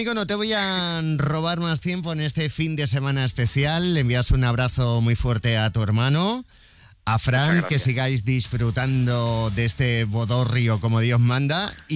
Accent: Catalonia, Spain; Te adoran en Cataluña y me consta, que es mi tierra.

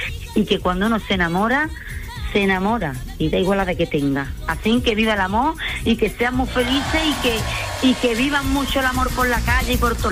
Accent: Écija, Andalusia, Spain; No soy de Sevilla capital, soy de un pueblo. Soy de Écija.

